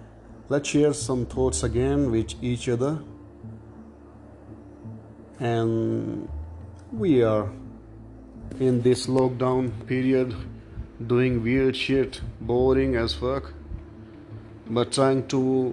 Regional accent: India; English is a second language; I'm from India.

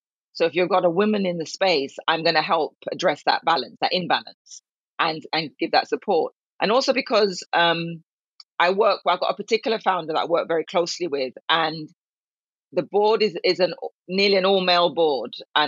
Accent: Jamaica; So coming to Jamaica, I was very keen to really bring some of those learnings to my home country and the women I worked with.

